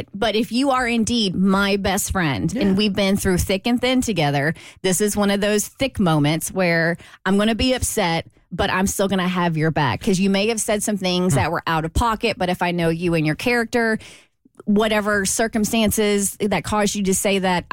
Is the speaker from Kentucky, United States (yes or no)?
yes; Lexington, Kentucky, United States; It's close to my hometown, Lexington. That's who we rooted for growing up.